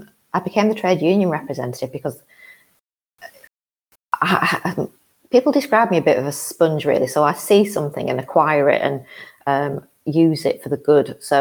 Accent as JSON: {"language": "English", "town": "Bolton", "region": "North West England", "country": "United Kingdom", "tie": "born or raised there", "said": "I'm from Bolton. I'm very, very proud of being a Boltonian. I grew up in Tomfold, which was not the most wealthy area of Bolton, but I came from a really well-loved, well-nurtured family, and went to school in Braitmith, which again is quite a deprived area of Bolton"}